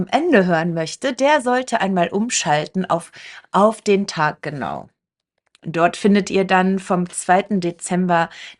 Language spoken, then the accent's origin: German; Rhineland, Germany; Weil ich komme ja eher aus dem Rheinland, da gibt es den Kölner Dom.